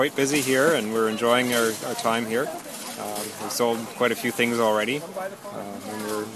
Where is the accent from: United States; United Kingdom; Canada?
United States; Dayton, Ohio; Well, we're from Dayton, and so no comment on